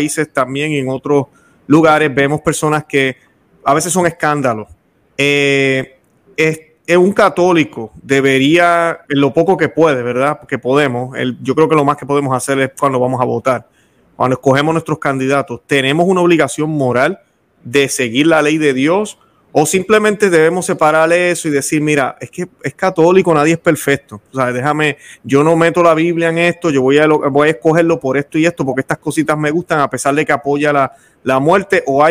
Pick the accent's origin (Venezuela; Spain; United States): United States; en mi caso, en mi país, yo sé que en todos los países hay estos casos de escándalo, pero en mi país pues tenemos un presidente ahora